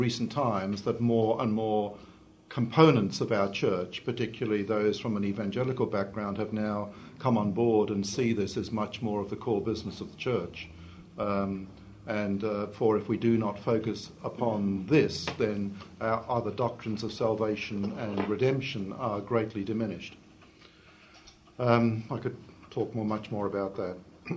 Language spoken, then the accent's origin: English; Australia; As an Australian, I was terribly disappointed this morning